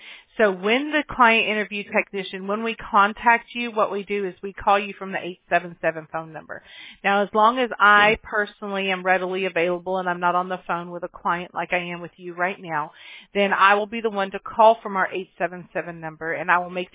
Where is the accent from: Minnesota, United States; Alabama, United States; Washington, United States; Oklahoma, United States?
Alabama, United States; Mobile; born there; No, I was born in Mobile, Alabama.